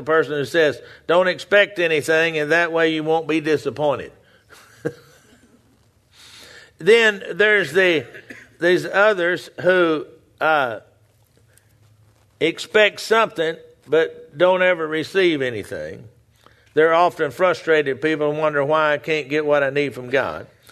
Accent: Texas, United States; I'm being from Texas, I know a little bit about the cattle business

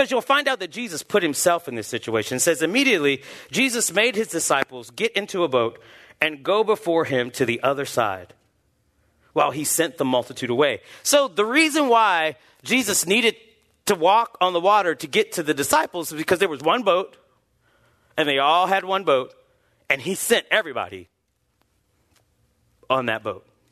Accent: Ohio, United States; I'm from Ohio, so I love you guys.

